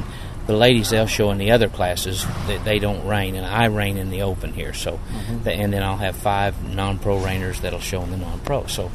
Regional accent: Aubrey, Texas, United States; Well, I'm from Aubrey, Texas, and I've been in the Appaloosa business since I was 16, and I will be 60 this year.

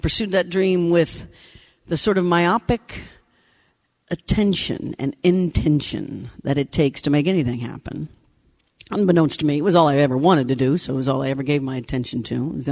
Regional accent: Leavenworth, Kansas, United States; born there; I was born in Leavenworth, Kansas, which is far from here, yeah? Right in the middle of everything.

